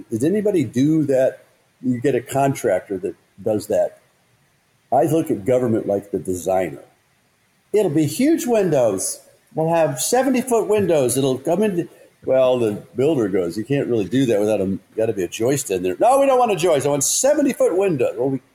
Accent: Colorado, United States; now in Michigan, United States; let's say there's two bridges up from my home state of Colorado or Michigan, where I moved to.

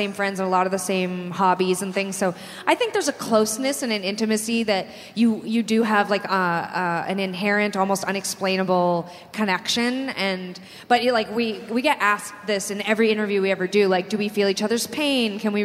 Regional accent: Canada; now in United States; We grew up in Canada. I'd never even not been in a snowsuit until the 2000s. Yes. Like we came to America

